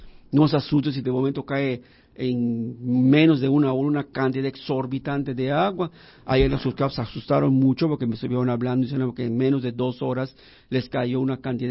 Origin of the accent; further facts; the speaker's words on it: Yucatán, Mexico; Pero ya luego, pues como buenos yucatecos nos volvemos a adaptar, ¿no?